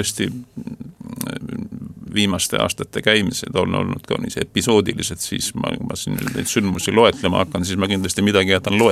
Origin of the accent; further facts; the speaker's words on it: Saare County, Estonia; Ma ju olen saarlane